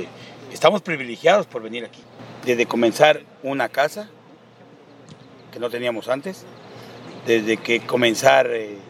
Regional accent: Uruapan, Michoacán, Mexico; vengo de Uruapan, Michoacán, México.

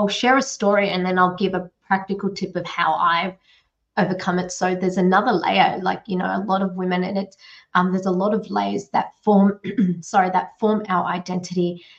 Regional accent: Australia; and my mother is Chinese Timorese. So we've got the Chinese plus the Indigenous Timorese. And I was born in Australia, and I grew up with two different, like, there's four different cultures mixed.

